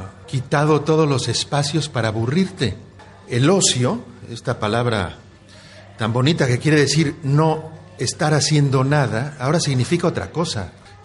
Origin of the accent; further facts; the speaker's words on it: Mexico; born there; yo nací en una selva en México.